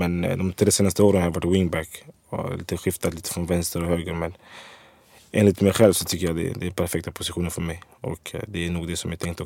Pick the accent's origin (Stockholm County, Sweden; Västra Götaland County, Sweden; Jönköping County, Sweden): Stockholm County, Sweden; Skärholmen; Nej, jag är från Skärholm.